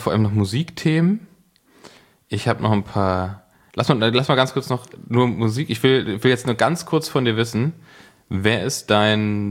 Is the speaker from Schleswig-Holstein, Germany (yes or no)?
no; Berlin, Germany; also als Berliner immer voll lokal war